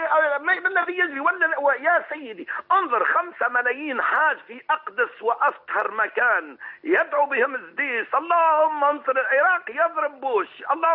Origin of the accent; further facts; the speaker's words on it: Tunisia; من تونس، سعدت كثيرا لطرحك هذا الموضوع